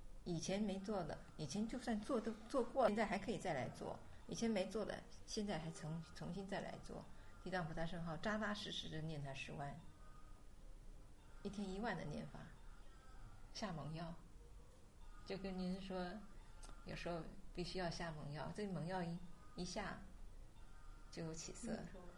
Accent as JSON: {"language": "Chinese", "country": "Taiwan", "tie": "born or raised there", "lives_now": "United States", "said": "我生长在台湾。啊，生在台湾，长在台湾，所以我们从小就在佛法里头长大"}